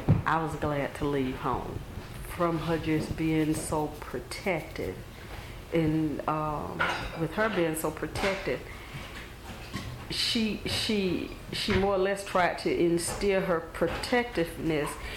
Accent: Alabama, United States; I've never seen a woman growing up in Alabama get to fighting, but just to see that women will fight.

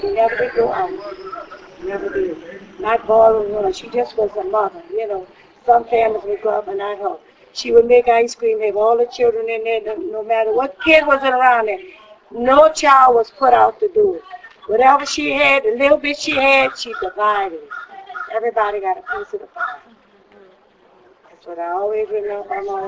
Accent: New Orleans, Louisiana, United States; born there; I lived there about 4 years, then I came back. I was born here in New Orleans.

